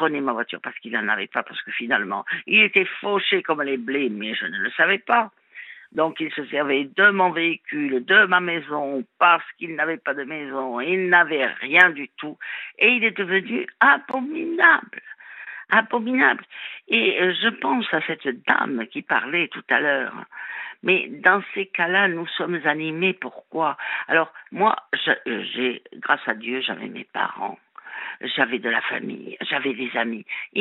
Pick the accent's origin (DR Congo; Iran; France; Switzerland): France; Toulouse, Occitanie; chez nous à Toulouse, on dit « ils te titillent ».